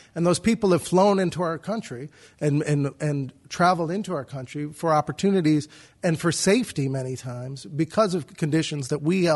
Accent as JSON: {"language": "English", "town": "Chicago", "region": "Illinois", "country": "United States", "said": "We're from Chicago. We're familiar with this."}